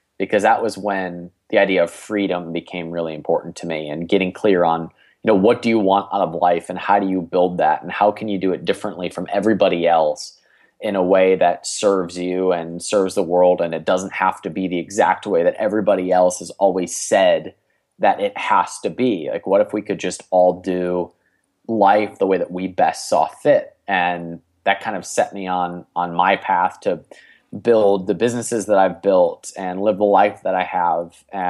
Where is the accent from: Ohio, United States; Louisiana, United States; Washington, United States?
Ohio, United States; Cleveland; I'm from Cleveland, Ohio. I'm 28 years old.